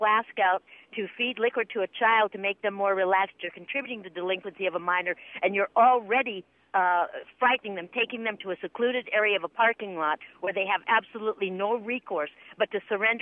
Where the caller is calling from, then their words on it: Portland, Oregon, United States; I'm calling from Portland, Oregon, and I have 3 points I was curious about.